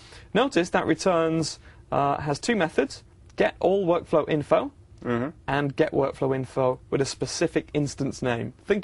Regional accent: United Kingdom; I'm a Brit, so I read British news.

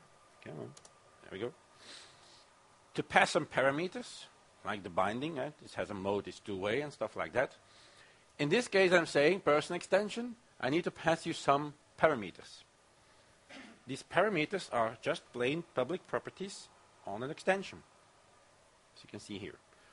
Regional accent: Belgium; English is a second language; I'm coming from Belgium, so we don't quite know which language that we have to use. So most applications need to be at least bilingual.

